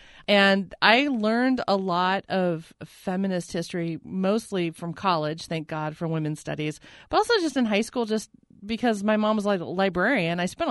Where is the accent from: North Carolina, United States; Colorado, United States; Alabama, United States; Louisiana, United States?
Colorado, United States; Fort Collins; I grew up in Fort Collins, Colorado, Kansas and Colorado. It's where I grew up.